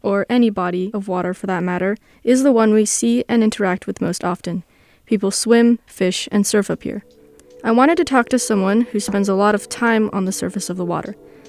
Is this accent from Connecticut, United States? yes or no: no; California, United States; Growing up in California, I got to experience the beach so often that when I leave after a visit, I feel as if I leave a part of myself behind.